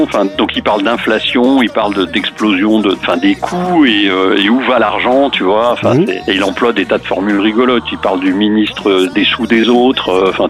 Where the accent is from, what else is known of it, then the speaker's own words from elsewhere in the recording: Annecy, Auvergne-Rhône-Alpes, France; born there; Et je suis né à Annecy, donc c'est pas loin de Lyon.